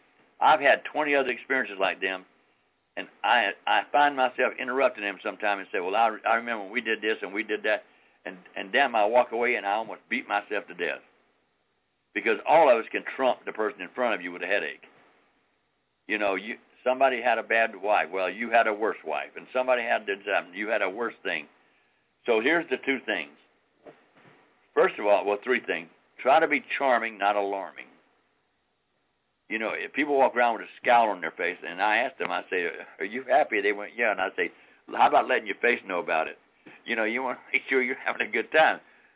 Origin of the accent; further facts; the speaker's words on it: Charleston, South Carolina, United States; We're from Charleston, South Carolina.